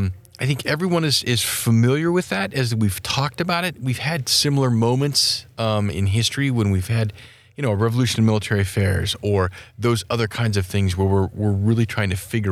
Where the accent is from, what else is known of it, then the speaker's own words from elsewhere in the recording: Wyoming, United States; I like my home state of Wyoming